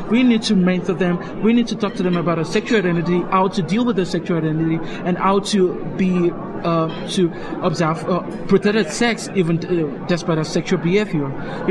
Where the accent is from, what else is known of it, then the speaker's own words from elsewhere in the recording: Nigeria; I'm from Nigeria